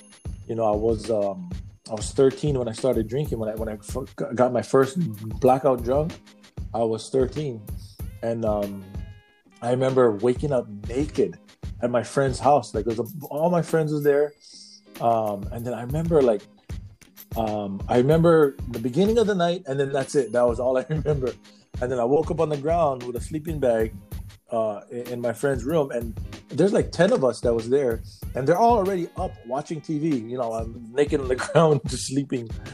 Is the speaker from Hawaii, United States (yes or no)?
yes; Waimea, Hawaii, United States; I don't know why there's two different names for my town. but I mean, growing up in Hawaii, it's, you know, if you've ever been to Hawaii, you're going to see very like fast how different it is there